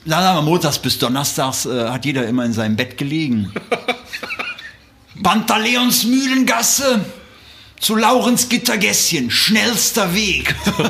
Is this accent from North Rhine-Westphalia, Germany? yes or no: yes; Oberpleis, North Rhine-Westphalia, Germany; Also ich bin in Oberpleis geboren und aufgewachsen